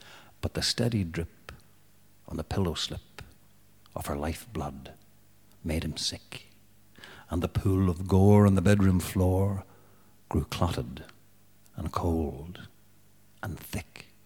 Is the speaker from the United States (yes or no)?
no; Derry, Northern Ireland, United Kingdom; Because I come from Derry in the north of Ireland, a fact of which I'm tremendously proud